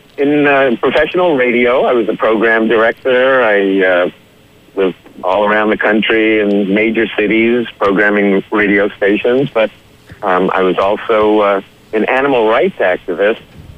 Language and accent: English; New York City, New York, United States; I grew up in New York City, so I really didn't know the origins of meat, really.